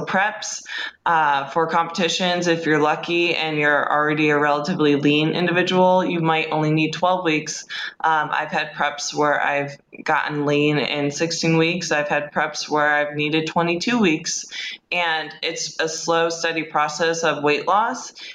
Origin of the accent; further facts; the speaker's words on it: Midwest, United States; well, I'm from the Midwest, just like you guys.